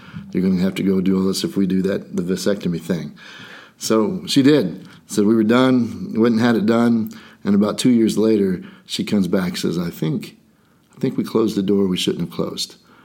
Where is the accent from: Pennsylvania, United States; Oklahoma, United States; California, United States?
Oklahoma, United States; And I remember she's from Florida, so I'm from Oklahoma.